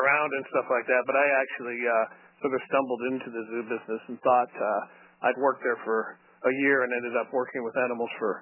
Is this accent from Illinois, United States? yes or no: no; Portland, Oregon, United States; I grew up actually in Portland, Oregon